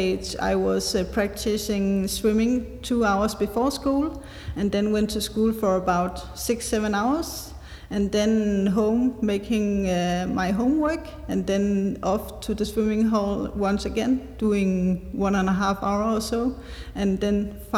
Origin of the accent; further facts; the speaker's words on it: Zealand, Denmark; as you know. I'm 34 years old, and I grew up in Zealand, Denmark, with my family.